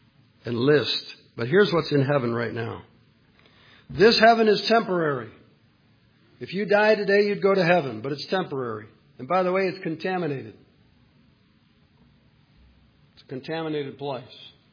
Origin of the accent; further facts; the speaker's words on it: Orchard Park, New York, United States; I grew up in Orchard Park. We loved Chestnut Ridge Park.